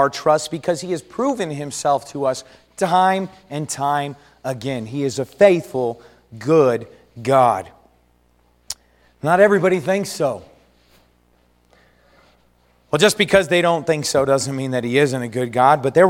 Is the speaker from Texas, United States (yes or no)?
yes; El Paso, Texas, United States; also born or lived in Oklahoma City, United States; I'm coming back to my hometown. I remember coming back home from college and coming back home to El Paso. I spent 3 years in Oklahoma City there at Heartland Baptist Bible College.